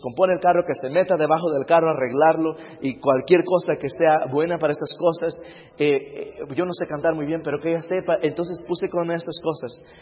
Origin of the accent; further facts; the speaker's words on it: California, United States; En cierta ocasión me recuerdo estar creciendo en California